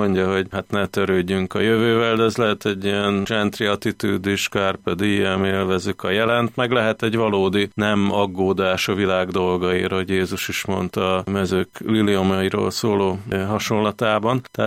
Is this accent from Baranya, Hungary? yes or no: yes; Pécs, Baranya, Hungary; also born or lived in Budapest; én most 48 éves vagyok. Pécset, hát itt Pesten születtem, de igazából Pécset éltem a gyerekkorom, meg ott nőttem föl egészen a katonaságon át az egyetem végéig.